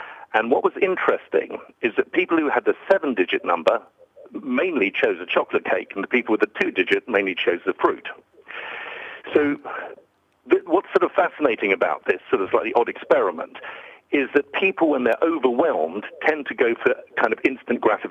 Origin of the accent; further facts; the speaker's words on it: United Kingdom; Basically, we have a role as a European, a role as being British, and a role as being ourselves.